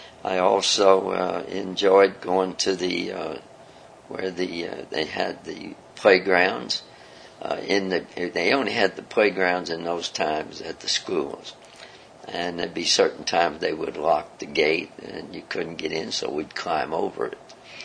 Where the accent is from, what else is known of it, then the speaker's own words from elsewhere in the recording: New York City, New York, United States; born there; Well, I was born in New York City, in the heart of New York City. Everything is goes by numbers in my day, and I was born on 161st Street and 3rd Avenue in the Bronx.